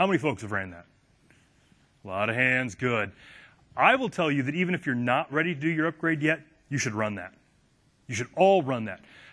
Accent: United States; I'm an American. I speak exactly one language. Because within 1,000 miles of my house, everybody speaks exactly one language.

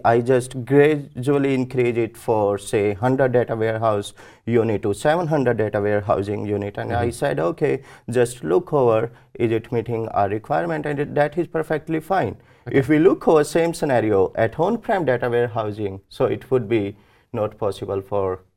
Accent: Canada; I'm choosing location Canada Central because I'm from Canada and my maximum clients are from there.

